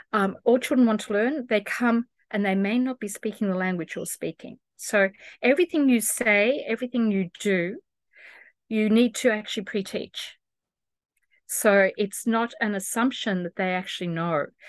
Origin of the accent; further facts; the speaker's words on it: Melbourne, Victoria, Australia; And we, as a person from Melbourne, I speak standard Australian English.